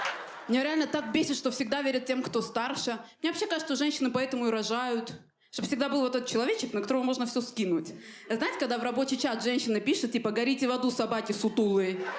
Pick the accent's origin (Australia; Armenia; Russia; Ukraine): Armenia; В плане, я же армянка. Ну, у нас же реально все умеют.